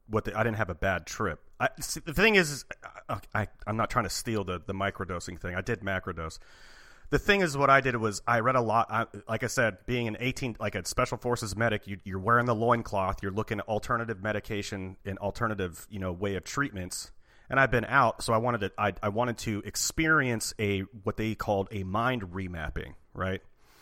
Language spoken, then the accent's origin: English; Portland, Oregon, United States; I am from Portland, but you know, my parents are going to be super proud of hearing this later.